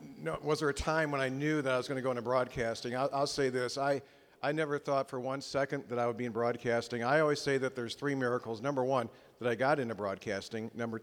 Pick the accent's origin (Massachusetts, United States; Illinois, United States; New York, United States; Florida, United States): Illinois, United States; Chicago; I grew up in the Chicagoland area.